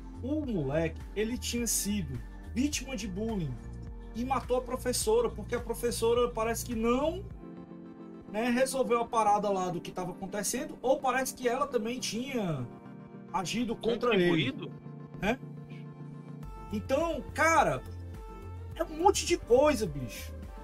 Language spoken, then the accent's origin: Portuguese; Ceará, Brazil; Como bom cearense, eu vou mandar um aí dentro.